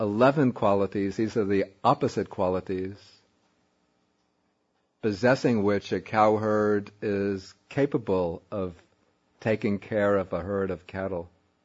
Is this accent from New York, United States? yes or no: yes; Brooklyn, New York, United States; somewhat like I grew up in Brooklyn, New York. I know nothing about looking after a herd of cattle.